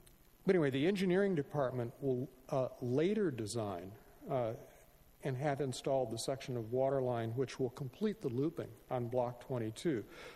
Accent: Los Osos, California, United States; from Los Osos, and I will try to.

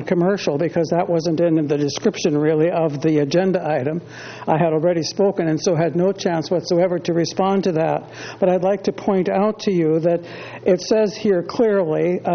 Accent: Cambria, California, United States; from Cambria, California

